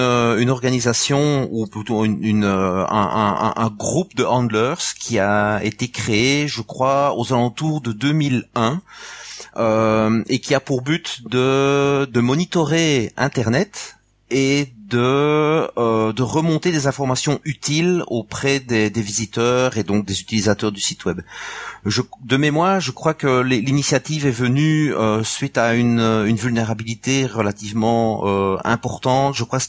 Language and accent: French; Wallonia, Belgium; je suis belge, mais moi partie francophone du pays